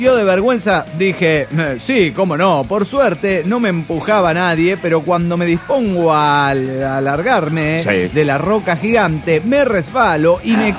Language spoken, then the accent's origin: Spanish; Orizaba, Veracruz, Mexico; Ya seré un ingeniero oficialmente, así que por ahora ando en mi tierra. Orizaba, ver Orizaba. Ah, no, Veracruz, claro.